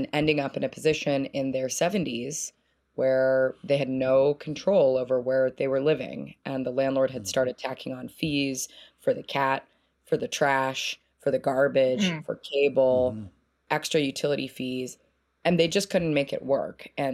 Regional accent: Kansas City, United States; a McDonald's that I used to drive by all the time when I was growing up in Kansas City.

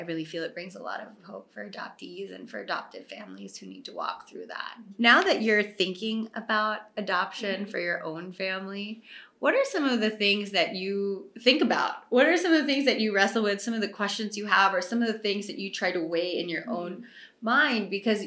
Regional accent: Philippines; Growing up in the Philippines with the adoption culture and the adoption stigma, it's really different from the United States.

